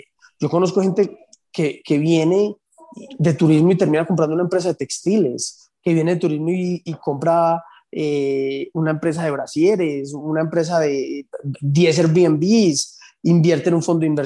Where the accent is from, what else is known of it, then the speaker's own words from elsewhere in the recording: Colombia; Nosotros como colombianos